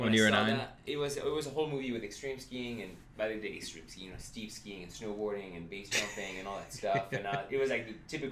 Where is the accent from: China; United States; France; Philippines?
France; Chamonix, Auvergne-Rhône-Alpes; I grew up near Chamonix where, you know, on average, one person dies every 3 days. So you grew up in this environment that's super dangerous.